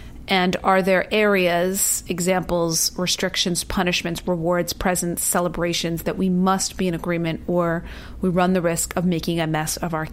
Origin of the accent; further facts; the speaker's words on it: East Coast, United States; I'm from the East Coast, and he's a West Coast surfer.